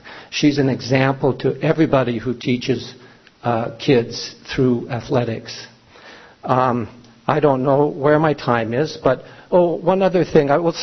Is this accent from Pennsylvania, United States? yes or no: no; Wasilla, Alaska, United States; I'm from Wasilla. Been up here for about 30 or so years.